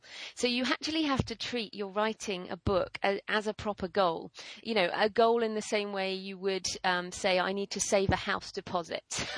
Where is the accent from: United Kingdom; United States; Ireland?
United Kingdom; England; also born or lived in New Zealand; now in Australia; I'm actually living in Australia now, but I'm British, and I've shipped my library all the way from England to New Zealand and now to Australia.